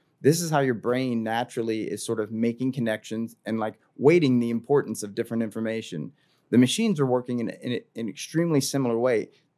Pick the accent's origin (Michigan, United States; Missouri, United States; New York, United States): Missouri, United States; Montgomery City; Montgomery City, Missouri.